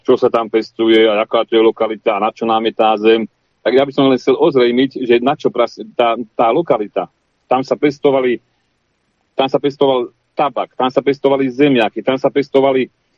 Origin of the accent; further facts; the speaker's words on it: Šurany, Nitra Region, Slovakia; Pracujem v poľnohospodárstve, pochádzam zo Šurian, narodil som sa tu, žijem tu celý svoj život od 86. roku